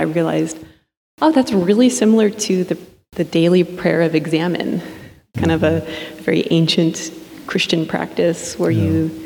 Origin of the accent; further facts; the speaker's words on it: Beaverton, Oregon, United States; And we grew up in Beaverton, kind of the suburbs of Portland, and I would call myself an elder millennial.